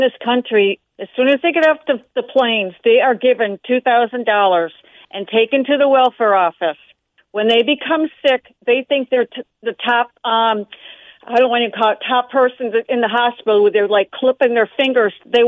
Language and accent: English; Massachusetts, United States; Hi, I'm from Massachusetts, and I'm a new listener, and I love your show.